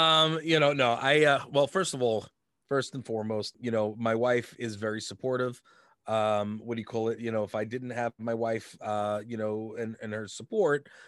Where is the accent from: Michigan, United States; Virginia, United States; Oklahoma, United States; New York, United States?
New York, United States; Uniondale; I grew up in Uniondale, New York, Long Island, for those of you who are outside of the area, you know, and, you know, we didn't have much.